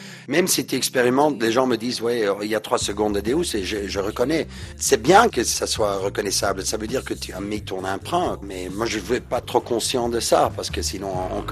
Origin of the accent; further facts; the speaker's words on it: Belgium; On est belge, quoi, donc on doit être ouvert.